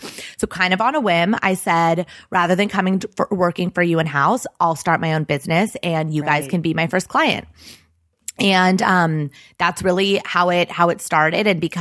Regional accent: Los Angeles, California, United States; So growing up in Los Angeles, I didn't know how many jobs existed.

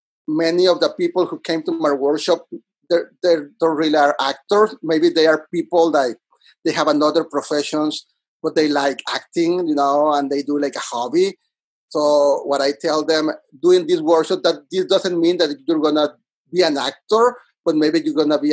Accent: Monterrey, Nuevo León, Mexico; In Mexico and in my hometown city, I'm originally from Monterrey, Mexico. It's a city in the north of Mexico. Actually, it's 4 hours driving from Texas. It's not that far from the border.

